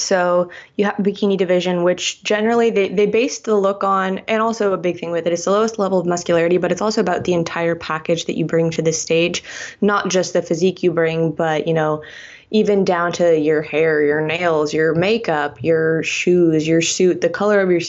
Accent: Dayton, Ohio, United States; a sport performance facility where I grew up in Dayton

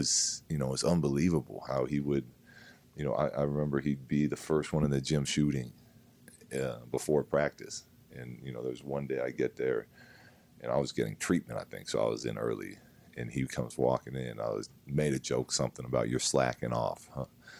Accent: San Diego, California, United States; I had three brothers. Whatever, I was the third of four. We grew up in San Diego.

